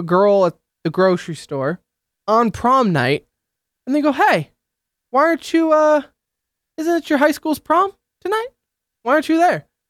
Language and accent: English; Detroit, Michigan, United States; I'm from Detroit, and I don't think about you ever.